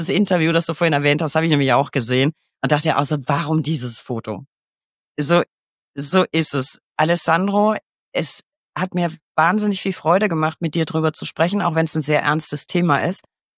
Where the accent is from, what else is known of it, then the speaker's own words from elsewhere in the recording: Bavaria, Germany; Und ich als Fränkin, ich meine, Schlachtplatte und so, ne? Wir kochen schon auch richtig geil.